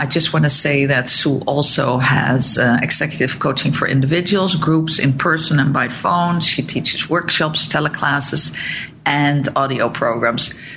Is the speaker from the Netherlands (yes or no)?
yes; Netherlands; now in United States; we came to America without money, without jobs, without nothing, because I listened. And we came from Holland, flew over, unpacked our suitcases here and started anew